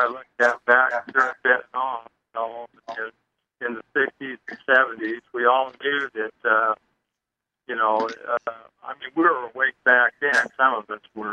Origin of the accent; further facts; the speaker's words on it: Idaho, United States; now in Arizona, United States; I'm from Idaho, and moved down on Convergence down in Arizona here.